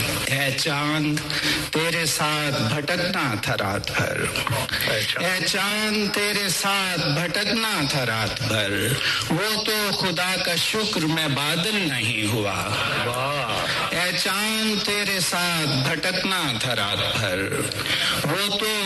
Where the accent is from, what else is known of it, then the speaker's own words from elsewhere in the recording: Sialkot, Punjab, Pakistan; born there; اور شہر سیالکوٹ, شہر اقبال سیالکوٹ پہ پیدا ہوا ہوں.